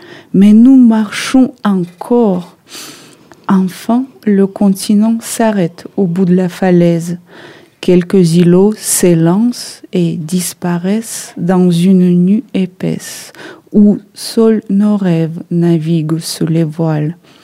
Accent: Saint Petersburg, Russia; French is a second language; moved away as an adult; donc je suis née à Leningrad, l'ancien l'URSS. Mmh. Donc j'ai grandi à Saint-Pétersbourg sans vraiment déménager.

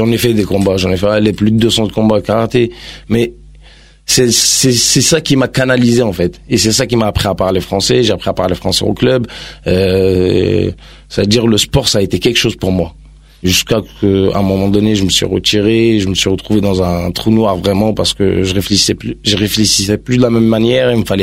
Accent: Thiais, Île-de-France, France; also born or lived in Algeria; J'ai grandi à Thiers, j'ai appris la vie à Thiers, j'ai tout fait à Thiers.

